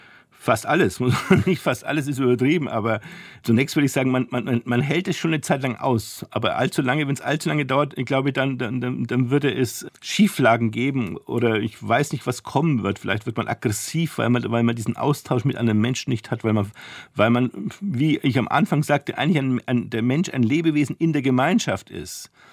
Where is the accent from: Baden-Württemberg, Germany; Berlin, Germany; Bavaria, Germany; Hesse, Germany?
Bavaria, Germany; Wolframs-Eschenbach; ich bin aufgewachsen mit dem Begriff des Faschingskrapfens. Ich komme aus Wolfenbüttel-Eschenbach in Mittelfranken. Da hat er Faschingskrapfen geheißen.